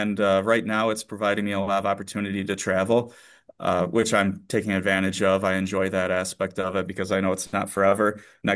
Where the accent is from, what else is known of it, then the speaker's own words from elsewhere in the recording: Beaver Dams, New York, United States; No, yeah, I'm from Beaver Dams, but no, I have a jiu-jitsu school in Corning that I attend, Bear Hug Jiu-Jitsu on Denison.